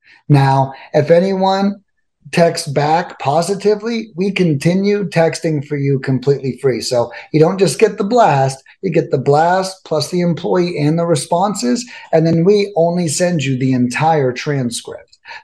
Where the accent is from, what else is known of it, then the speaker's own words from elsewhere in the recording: Lakeland, Florida, United States; I moved out of South Florida in the second grade, and I moved to Lakeland, Florida, which is this little town. And back when I moved there was more cows than people.